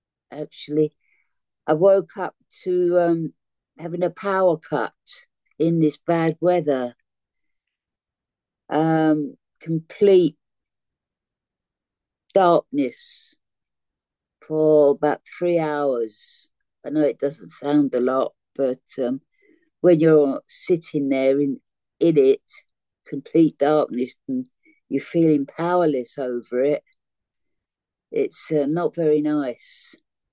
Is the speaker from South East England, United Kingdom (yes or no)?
no; London, United Kingdom; But yeah, I'm from South London, as you might tell from my accent. I come from, South London Council Estate.